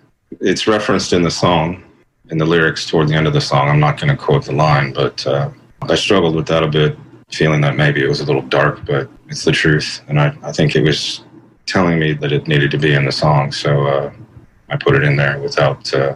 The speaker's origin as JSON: {"language": "English", "town": "San Antonio", "region": "Texas", "country": "United States", "tie": "born or raised there", "said": "He was born and raised there in San Antonio, my hometown in Texas"}